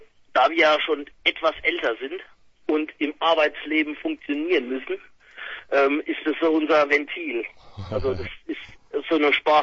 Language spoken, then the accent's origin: German; Landau, Rhineland-Palatinate, Germany; Wir kommen aus Landau in der Pfalz. Süddeutschland.